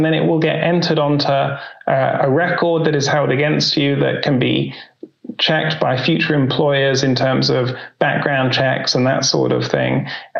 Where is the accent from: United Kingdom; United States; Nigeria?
United Kingdom; And it certainly, as a Brit, feels like the police have completely lost focus in the last few years.